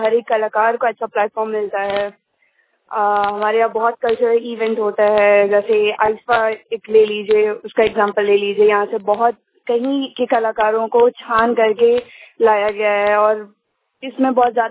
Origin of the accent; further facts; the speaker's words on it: Jamshedpur, Jharkhand, India; मैं झारखंड से आई हूँ जमशेदपुर।